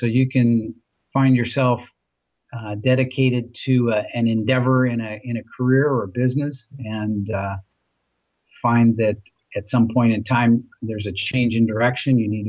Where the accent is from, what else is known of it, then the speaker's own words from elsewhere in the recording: Minnesota, United States; I grew up in Minnesota, as I said.